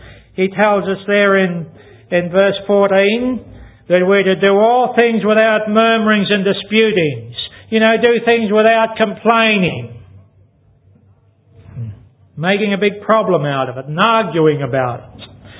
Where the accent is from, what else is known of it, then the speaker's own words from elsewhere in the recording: Ballarat, Victoria, Australia; I was brought up in the Ballarat area where there's lots of gold found.